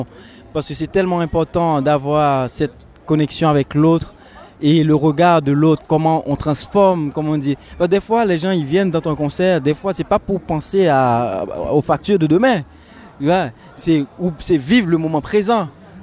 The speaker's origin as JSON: {"language": "French", "country": "Haiti", "lives_now": "Switzerland", "said": "là je viens d'Haïti, il y a ça, je l'accepte, c'est ma culture."}